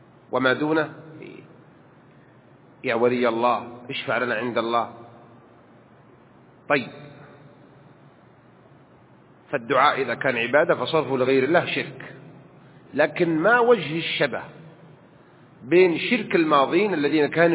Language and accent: Arabic; Hejaz, Saudi Arabia; نحن مبتلين هناك بالحجاز فهم يكثرون عندنا بالحجاز